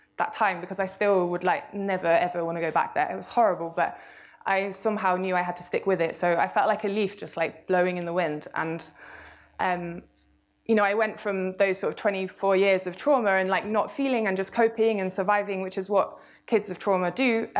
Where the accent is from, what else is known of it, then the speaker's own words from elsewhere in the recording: South West England, United Kingdom; also born or lived in Canada; So I grew up in Devon.